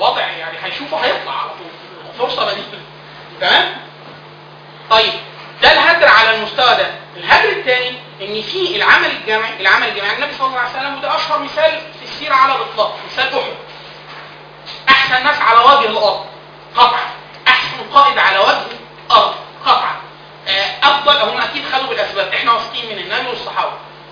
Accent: Upper Egypt, Egypt; انا من الصعيد اصلا

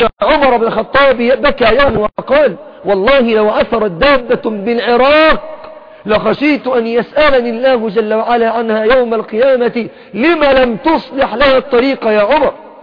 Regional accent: Egypt; كما نقول في بلادنا مصر بتعبير المصريين

